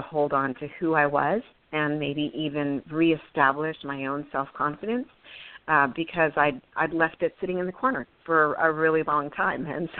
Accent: Texas, United States; There you go, so you can tell I'm from Texas because I said

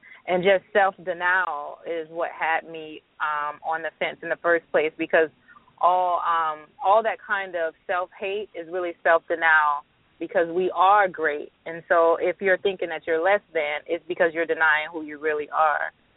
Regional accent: United States; I realized that, I'm American, but I actually, my people are not from here.

